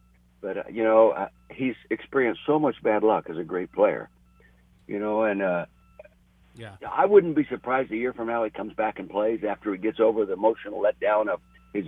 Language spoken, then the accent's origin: English; Calistoga, California, United States; Yes, I grew up right here in Calistoga. Right now where I'm sitting, I'm a half a block away from where I was born in my great-grandfather's home.